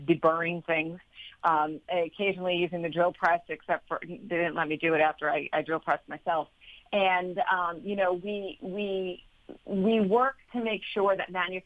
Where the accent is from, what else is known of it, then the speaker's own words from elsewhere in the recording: Long Island, New York, United States; And so I grew up in on Long Island in New York, which had been a really big aerospace hub when I was a kid.